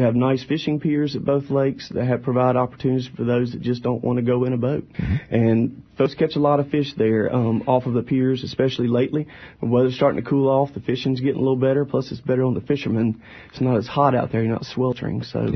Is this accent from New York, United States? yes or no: no; Hillsborough, North Carolina, United States; I grew up in Hillsboro, and I worked at Owosso at the lakes as a part-time guy back in the late 90s.